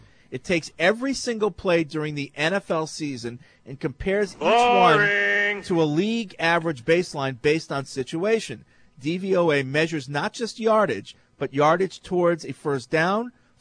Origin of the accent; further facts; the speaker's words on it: Bozeman, Montana, United States; now in Los Angeles, United States; I grew up in Bozeman, Montana, but I live in Los Angeles now.